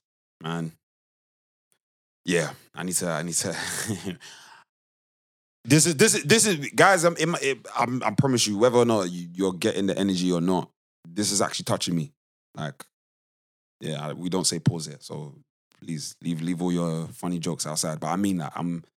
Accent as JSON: {"language": "English", "country": "Nigeria", "said": "And guys, we're both Nigerian, if you don't know"}